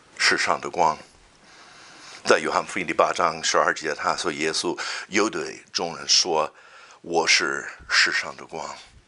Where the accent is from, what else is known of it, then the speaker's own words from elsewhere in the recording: United States; Chinese is a second language; 我是美国的农民，所以从小我经常打猎